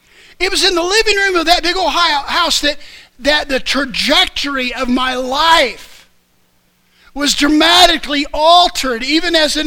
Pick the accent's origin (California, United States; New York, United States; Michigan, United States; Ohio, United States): Ohio, United States; Springfield; Every now and then, when I'm back in my hometown of Springfield, I'll venture out past a little, I don't know if you'd call it a town